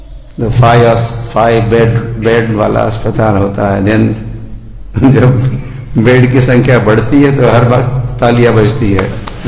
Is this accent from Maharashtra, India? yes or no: yes; Maharashtra, India; मैं भी एक गांव वाला था आप भी, उस भाव वाला तो अब भी हूं। तो हमारे गांव में, महाराष्ट्र में एक गांव